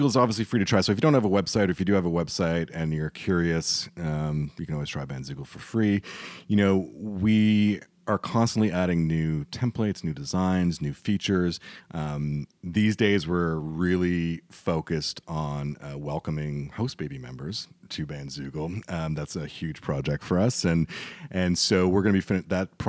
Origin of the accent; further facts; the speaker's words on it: Montreal, Quebec, Canada; Folk Alliance in my hometown, Montreal.